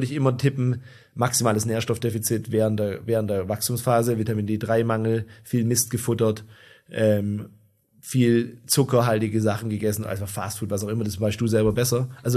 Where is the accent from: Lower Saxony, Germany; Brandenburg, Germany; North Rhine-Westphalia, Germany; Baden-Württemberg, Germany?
Baden-Württemberg, Germany; Tübingen; die ersten Implantate hier aus meiner Heimatstadt Tübingen